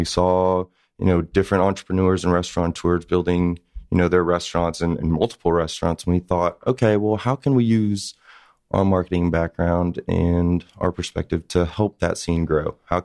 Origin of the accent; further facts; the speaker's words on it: Miami, Florida, United States; We're both from Miami, Florida.